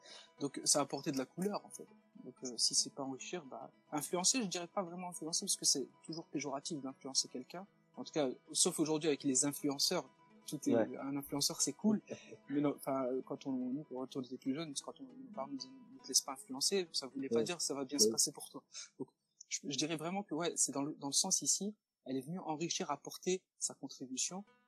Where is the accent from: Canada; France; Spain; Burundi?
France; la France en particulier pour nous, parce qu'on est français